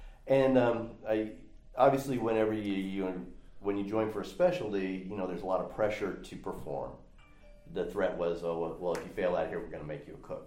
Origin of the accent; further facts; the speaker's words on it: Springfield, Oregon, United States; So I grew up in Springfield, just on the outskirts of Springfield. We had 10 acres of walnuts and filberts and an orchard.